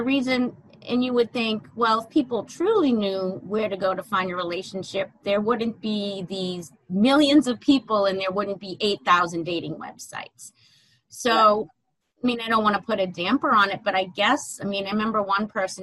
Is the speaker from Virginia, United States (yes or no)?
no; Boston, Massachusetts, United States; I'm from the Boston area. So we tend to be a little bit more abrupt and, you know, assertive and crass.